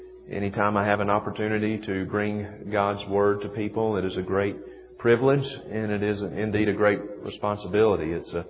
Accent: Mississippi, United States; I'm from Mississippi, and we don't have a lot of mountains in Mississippi, so this is really a beautiful area.

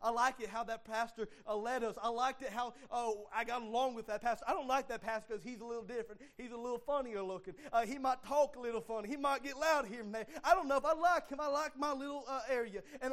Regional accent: United States; born there; Well, I'm born in America, you identify me as an American.

